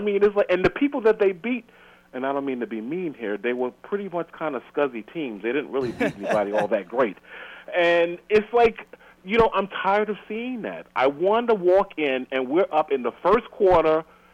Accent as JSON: {"language": "English", "region": "New York", "country": "United States", "tie": "born or raised there", "said": "I'm born and raised in New York, family from the South"}